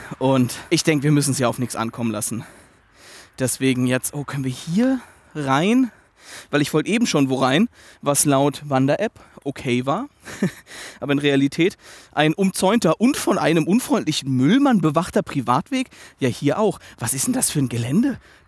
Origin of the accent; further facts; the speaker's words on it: Rhineland-Palatinate, Germany; dass Hasloch bei uns in der Pfalz wäre das einzige Städtchen